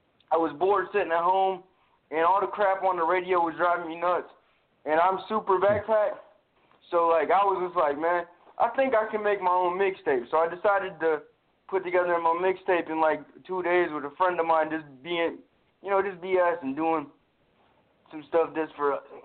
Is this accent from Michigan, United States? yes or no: yes; Detroit, Michigan, United States; I'm from Detroit, you know, so originally, like, 8 Mile came out.